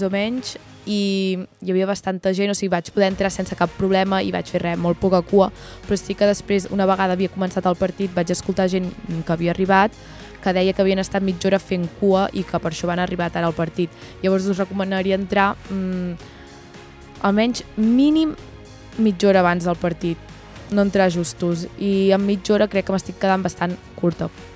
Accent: Figueres, Catalonia, Spain; perquè som de Figueres

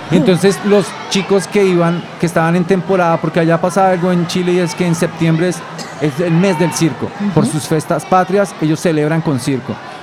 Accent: Colombia; Del lugar de donde yo soy es 1.5 millones de personas. Y ahí el parque más cercano que tú tienes está a unos 10 kilómetros.

